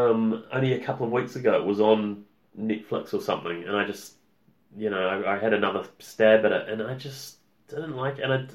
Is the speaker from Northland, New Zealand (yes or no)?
no; Gisborne, New Zealand; Yes, I grew up with Shannon in Gisborne.